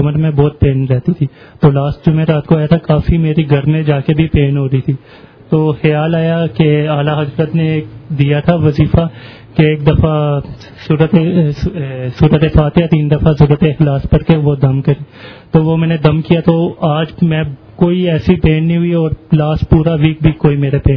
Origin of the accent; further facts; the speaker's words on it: Lahore, Punjab, Pakistan; میں لاہور سے ہوں۔